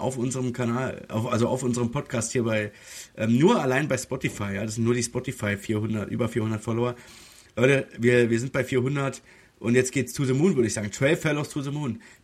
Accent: Dresden, Saxony, Germany; born there; Ich bin in Dresden geboren.

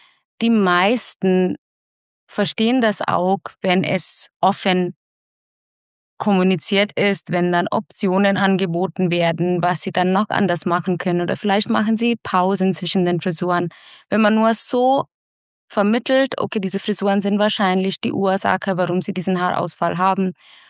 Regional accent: central India, India; moved away; ich komme aus Mittelindien und Winter ist an 20 Grad, super angenehm.

